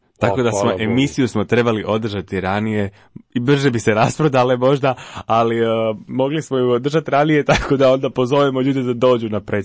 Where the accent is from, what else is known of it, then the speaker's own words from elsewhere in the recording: Dubrava, City of Zagreb, Croatia; Iz Dubrave sam, tako da ajde, nije mi bilo predaleko doći do davde